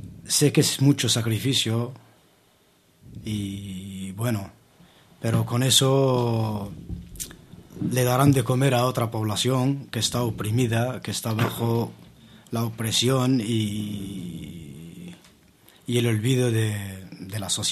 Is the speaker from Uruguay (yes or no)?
no; Western Sahara; como cualquier saharaui